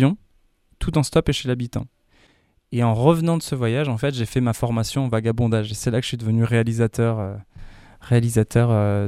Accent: Grenoble, Auvergne-Rhône-Alpes, France; Alors moi, je suis originaire de Grenoble.

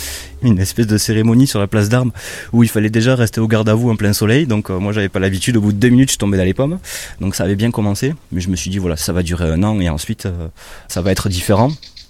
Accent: Carcassonne, Occitanie, France; J'ai 38 ans, je suis originaire de Carcassonne dans le sud de la France

